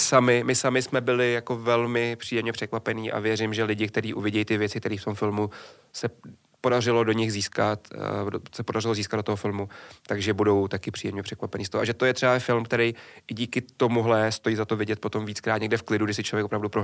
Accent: Prague, Czechia; oba jsme tady z Prahy s Kubou

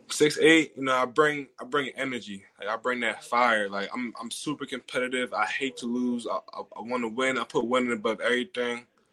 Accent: Pleasantville, New Jersey, United States

